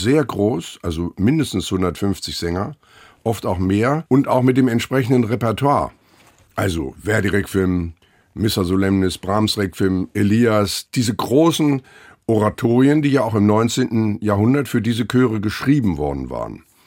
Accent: Lübeck, Schleswig-Holstein, Germany; born there; Ich bin gebürtiger Lübecker.

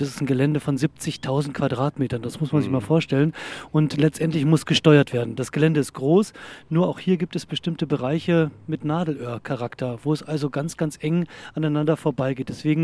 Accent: Lower Saxony, Germany; Bei uns in Niedersachsen

